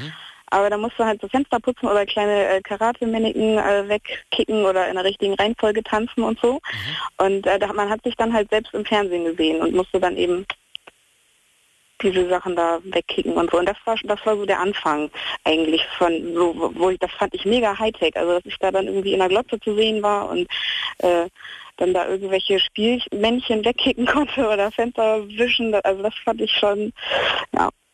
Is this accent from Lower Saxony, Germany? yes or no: yes; Ganderkesee, Lower Saxony, Germany; Aus Ganderkesee.